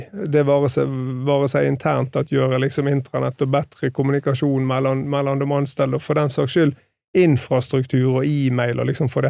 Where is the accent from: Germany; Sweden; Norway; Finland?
Norway; Bergen, Vestland; Jag är från Second City, så det är Norges Göteborg, kan man kalla det på.